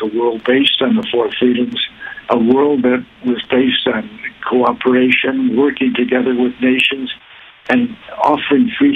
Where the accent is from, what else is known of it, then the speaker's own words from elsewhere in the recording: Rochester, New York, United States; Well, Tom, I grew up in Rochester, New York, of an immigrant family. My mother and father had both emigrated to the United States, and we barely spoke English at home.